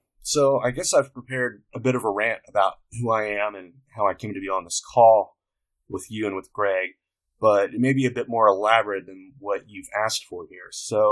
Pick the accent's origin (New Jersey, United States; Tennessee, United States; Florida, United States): Tennessee, United States; Knoxville; I'm from Knoxville, Tennessee, which is home to our state's flagship university